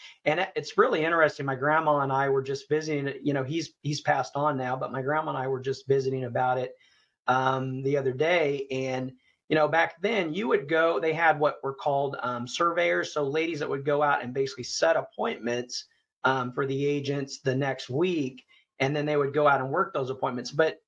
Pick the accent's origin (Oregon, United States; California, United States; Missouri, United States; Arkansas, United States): Missouri, United States; Sedalia; So I grew up on around the Sedalia area, central Missouri, and on a farm there, and was raised on a farm.